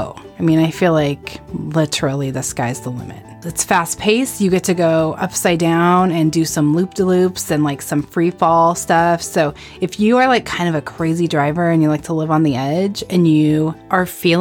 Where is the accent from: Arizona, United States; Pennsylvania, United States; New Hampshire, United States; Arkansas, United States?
Arizona, United States; Well, I'm from Arizona, so I've just seen chains in the movies.